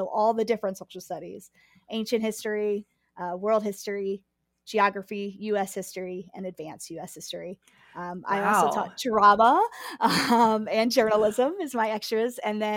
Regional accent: Jacksonville, Florida, United States; now in Chicago, United States; I am actually originally from Jacksonville, Florida.

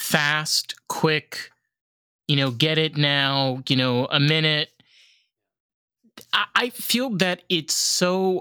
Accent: Rockland County, New York, United States; Well, I grew up in New York. I grew up in, I grew up on the other side of the Hudson. I grew up in Rockland County. I'm Sephardic. I'm Moroccan.

